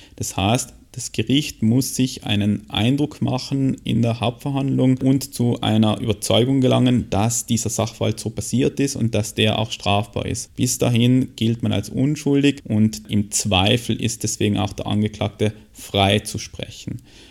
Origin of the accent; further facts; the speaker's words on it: Austria; Man kennt es aus den Amerikanern, Serien, das ist bei uns in Österreich anders